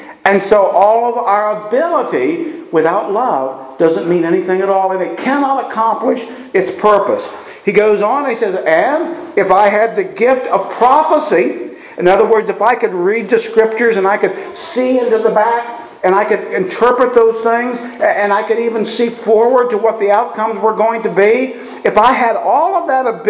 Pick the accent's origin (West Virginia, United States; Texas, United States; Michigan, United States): West Virginia, United States; We come from West Virginia where that the airport, I remember as a kid when they were building the airport, they literally took the top off of a mountain